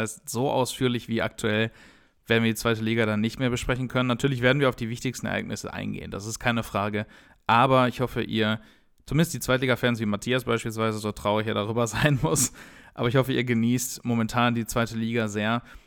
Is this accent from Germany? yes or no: yes; Duisburg, North Rhine-Westphalia, Germany; born there; Ich selber gebürtiger Duisburger, ne, die mich kennen, die wissen das.